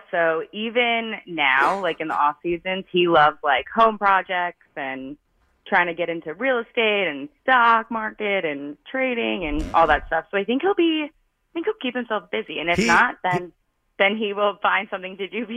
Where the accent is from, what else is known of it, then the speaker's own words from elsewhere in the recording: New Jersey, United States; Yeah, so I grew up, born and raised in Jersey and North Jersey, and then I went to UConn for college